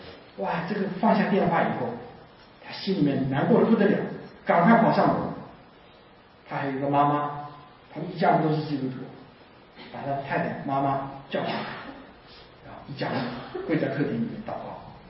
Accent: Taichung, Taiwan; 台中是我的老家

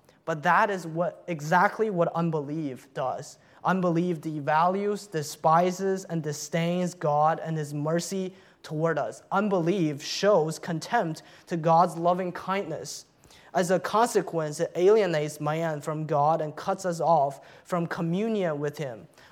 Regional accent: New York City, New York, United States; As a New Yorker, as a New York Yankees fan, I am very angry.

